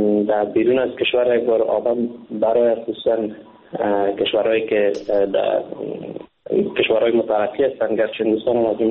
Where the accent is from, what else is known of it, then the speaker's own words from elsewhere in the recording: Afghanistan; now in India; وقتی که من از افغانستان بی طرف آمدم، با مجردی که داخل کشور هند شدم